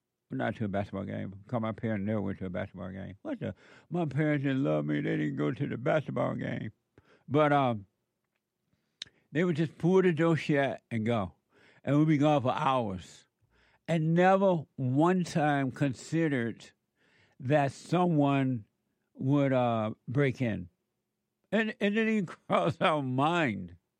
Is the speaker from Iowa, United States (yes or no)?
no; Alabama, United States; I remember when I was growing up. Number one, I'm growing up in Alabama there.